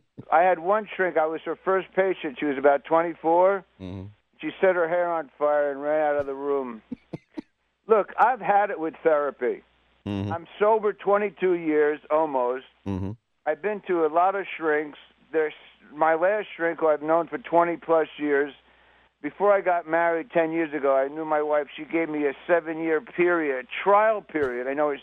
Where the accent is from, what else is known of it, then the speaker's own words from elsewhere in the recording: New York, United States; moved away as an adult; now in Los Angeles, United States; I mean, I'm a New Yorker. I moved to L.A. in the '70s